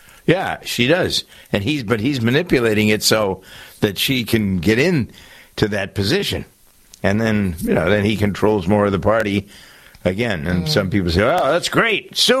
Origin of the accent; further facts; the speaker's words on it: Massachusetts, United States; My home state of Massachusetts is dominated by Democrats.